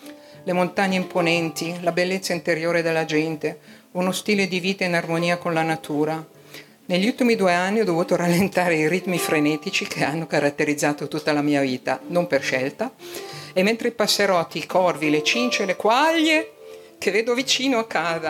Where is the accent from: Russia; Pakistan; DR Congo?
Pakistan; north; Io vengo dal nord del Pakistan e sono cresciuto coi miei nonni, grazie, in mezzo alle montagne, in un mucchietto di case dove noi bambini aiutavamo a sorvegliare gli animali che pascolavano.